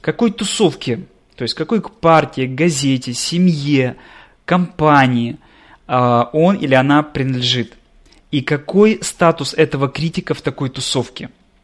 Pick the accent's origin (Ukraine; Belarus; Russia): Ukraine; Я сам с Украины.